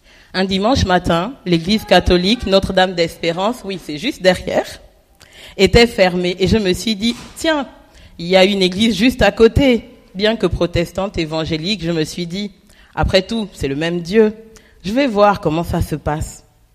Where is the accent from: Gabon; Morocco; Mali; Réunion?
Gabon; now in Toulouse, France; je viens du Gabon, j'ai 5 frères dont je suis la cadette